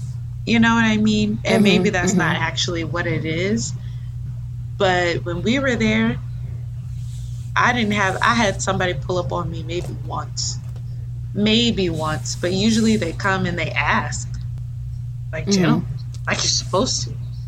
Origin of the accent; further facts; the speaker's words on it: Maryland, United States; And I haven't been all over the world, but growing up in Maryland, you have to be in a specific bubble.